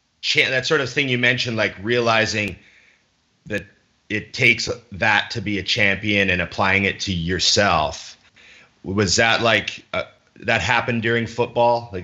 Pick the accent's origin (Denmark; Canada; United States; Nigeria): Canada; And I'm Canadian, so, you know.